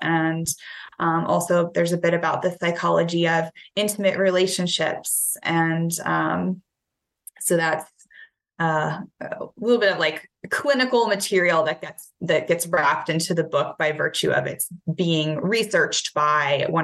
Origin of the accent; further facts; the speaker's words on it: Pennsylvania, United States; now in Alabama, United States; Well, I'm originally from Northwestern Pennsylvania, but I currently live in Alabama. I've lived here for about 7 years.